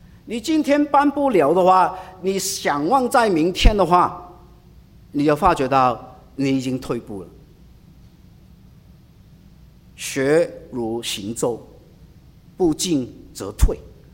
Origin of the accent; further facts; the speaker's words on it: China; 我们中国人里面有一首的 诗啊